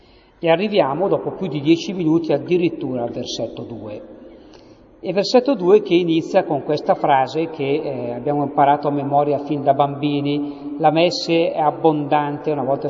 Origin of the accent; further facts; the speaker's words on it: Lombardy, Italy; accent: Brianzolo; C'è un'espressione dialettale, la dico nel mio dialetto brianzolo.